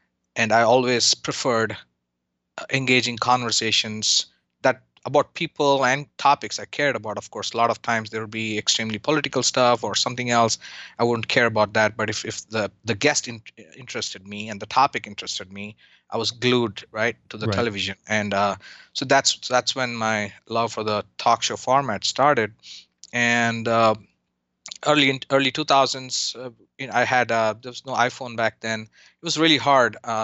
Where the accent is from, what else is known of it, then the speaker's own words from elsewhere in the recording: India; So growing up in India many years ago, we didn't have many channels.